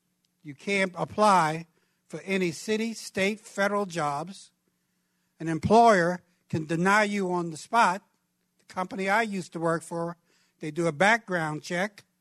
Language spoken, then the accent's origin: English; Brooklyn, New York, United States; this goes back maybe 35 years to where I grew up in Brooklyn, New York.